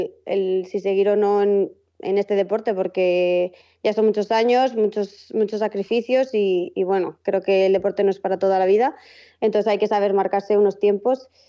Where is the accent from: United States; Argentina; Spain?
Spain; Madrid, Community of Madrid; also born or lived in Las Palmas; O sea, simplemente nací en Las Palmas y me he criado en Madrid.